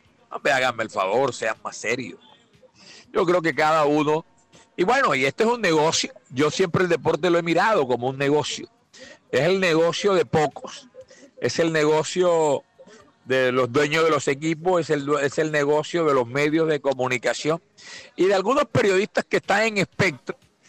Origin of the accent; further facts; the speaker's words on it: Caribbean coast, Colombia; Lo último que le falta a uno como costeño es aceptar la changua por encima de la sopa de costilla.